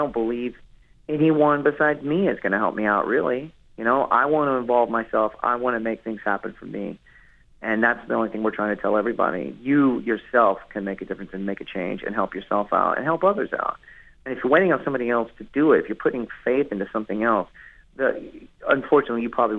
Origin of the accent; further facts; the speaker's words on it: Texas, United States; and I am from Texas, and I live in Austin, Texas right now.